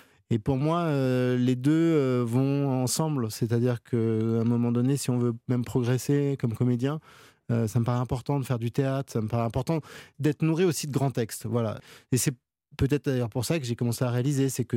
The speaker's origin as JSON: {"language": "French", "town": "Noisy-le-Grand", "region": "Île-de-France", "country": "France", "tie": "born or raised there", "said": "J'ai grandi à Noisy-le-Grand, juste en face d'un cinéma, j'y allais régulièrement"}